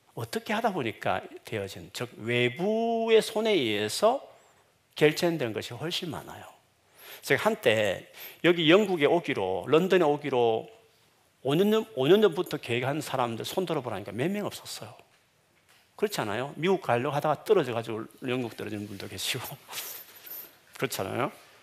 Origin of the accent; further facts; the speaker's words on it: Busan, South Korea; 제 고향인 부산으로 내려가는데